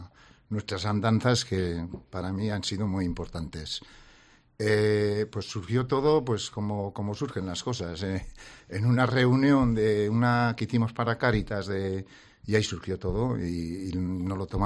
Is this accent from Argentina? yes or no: no; La Rioja, Spain; nosotros somos riojanos y nos sentimos riojanos